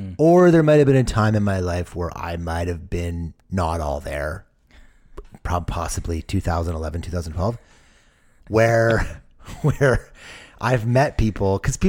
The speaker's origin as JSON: {"language": "English", "region": "Western Canada", "country": "Canada", "said": "we're Western Canadian and we don't pronounce French properly, yet we always... have French in our lives."}